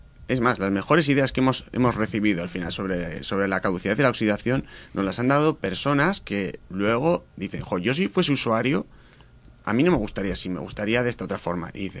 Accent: Bilbao, Basque Country, Spain; Yo creo que por aquí no vamos a ser menos que los alemanes, si somos de Bilbao.

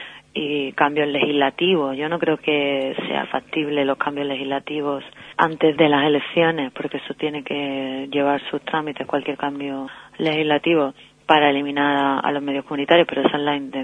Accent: Seville, Andalusia, Spain; se hizo en Sevilla, que es de donde yo soy

